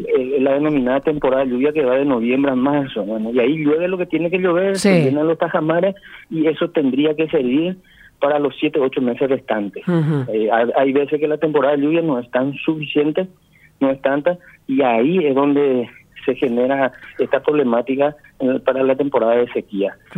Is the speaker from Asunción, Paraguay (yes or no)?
yes; Asunción, Paraguay; now in Chaco, Paraguay; yo soy de Asunción, vivo hace 2 años acá, desde que vine como fiscal acá en el Chaco